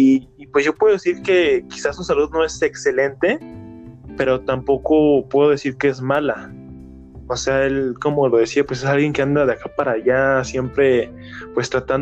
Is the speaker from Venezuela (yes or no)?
no; Mexico; nosotros como mexicanos no nos entra la idea de la actividad física